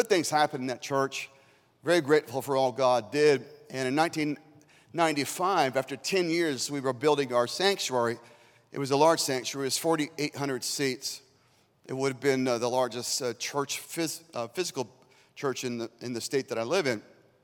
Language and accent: English; Arizona, United States; also born or lived in Iowa; I was born in Iowa, and I grew up in Arizona, but born there.